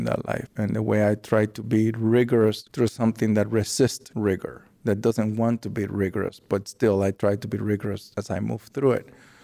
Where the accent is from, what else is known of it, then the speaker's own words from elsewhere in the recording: United States; I feel that I am an American artist. I think that, you know, from Cuban descent and my family life and my emotional universe in some ways depends a lot on that upbringing, Cuban, Spanish, Puerto Rican. But ultimately, I'm an American artist. It's there that I came of age.